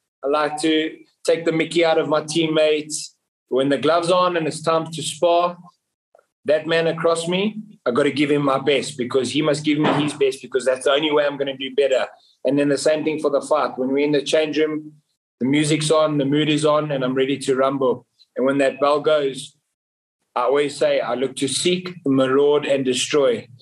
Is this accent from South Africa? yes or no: yes; South Africa